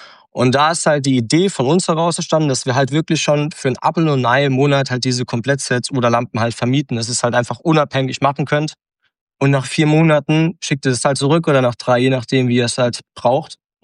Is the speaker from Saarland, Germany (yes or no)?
yes; Saarland, Germany; ich bin eigentlich gebürtig aus dem Saarland